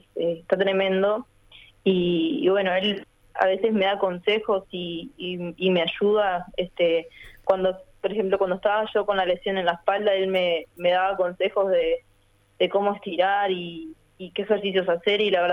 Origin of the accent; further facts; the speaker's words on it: Paysandú, Uruguay; Yo soy de Paysandú y bueno, empecé ahí cuando tenía 9 años